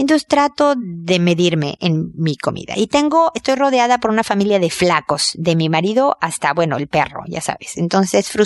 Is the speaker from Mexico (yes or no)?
yes; Mexico; yo soy mexicana